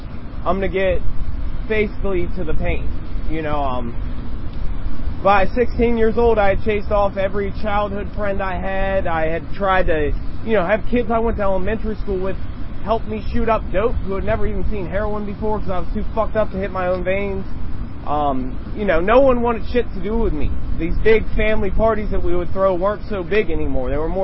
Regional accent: Germantown, Maryland, United States; You know, I grew up in Germantown, Maryland. I come from a decent family.

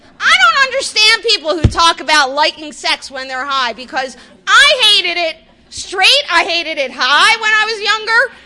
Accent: Philadelphia, Pennsylvania, United States; I'm from Philly, but I got clean in Baltimore. I went to rehab in Baltimore and I stayed and I lived down here for 3 years.

